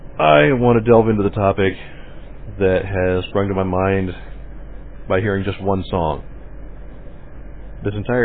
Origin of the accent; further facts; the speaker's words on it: United States; I am an American who's interested in our history and has studied it at length